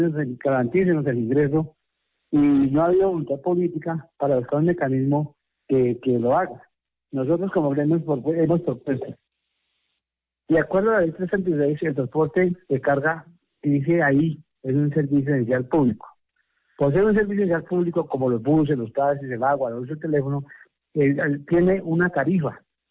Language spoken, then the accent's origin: Spanish; Colombia; nosotros somos colombianos y tenemos algo que podemos reclamar como compatriotas